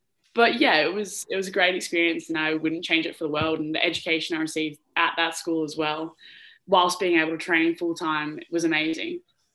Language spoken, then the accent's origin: English; Dongara, Western Australia, Australia; So originally I'm from a small town called Donga. It's about 4.5 hours north of Perth. It's about 1/2 hour south of Geraldton. So very small town, probably about 5,000 people in it in total.